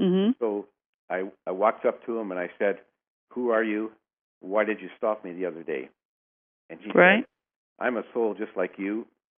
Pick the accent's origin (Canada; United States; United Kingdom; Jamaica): Canada; Well, I was raised in Canada in a very strict Roman Catholic family. That's my background. I was an altar boy, and I went to church quite often and followed all the rules.